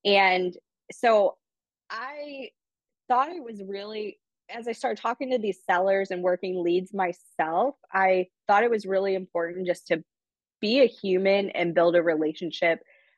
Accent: Toledo, Ohio, United States; So I grew up in the Midwest. I grew up in Toledo, Ohio, and I was fortunate enough to go to college.

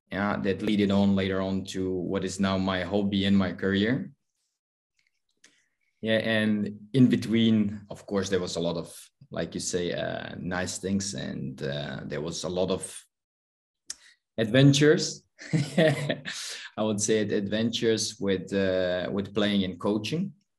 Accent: Croatia; I'm 33. I'm from Croatia. I started playing hockey when I was 10 years old in Croatia.

